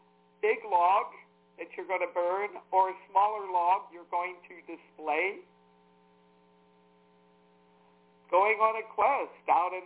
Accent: Washington, District of Columbia, United States; I've shared with you some of my Yule log stories growing up in Washington, D.C., and seeing the public Yule log display near the White House

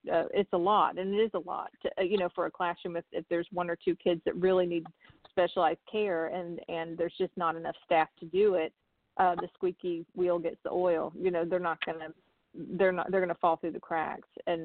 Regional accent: Atlanta, Georgia, United States; But I know that we're from Atlanta originally, and I still keep in touch with friends there

